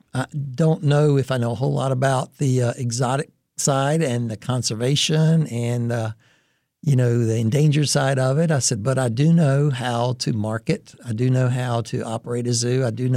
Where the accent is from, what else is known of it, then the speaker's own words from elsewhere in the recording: Rock Hill, South Carolina, United States; Just to give you a quick background, so I grew up in Rock Hill, about an hour from here. I usually say Charlotte in case anybody doesn't know where Rock Hill is.